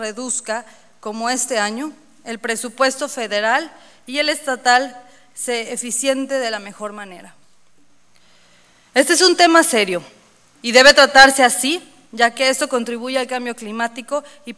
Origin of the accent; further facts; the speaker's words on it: Mexico; No somos ni chairos ni fifís. Somos mexicanos.